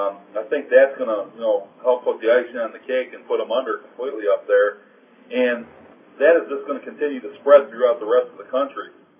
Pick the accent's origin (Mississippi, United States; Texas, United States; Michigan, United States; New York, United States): Michigan, United States; Detroit; This is kind of near and dear to my heart because I'm from Detroit.